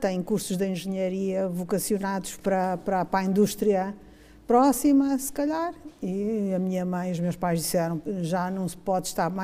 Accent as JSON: {"language": "Portuguese", "country": "Mozambique", "tie": "born or raised there", "moved": "yes", "lives_now": "Portugal", "said": "Eu tinha regressado da África, eu sou de Moçambique, nasci em Moçambique. No primeiro ano eu regressei em 1974"}